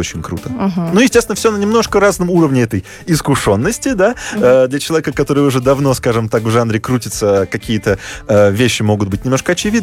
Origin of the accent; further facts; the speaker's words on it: Moscow, Russia; я сам из Москвы родом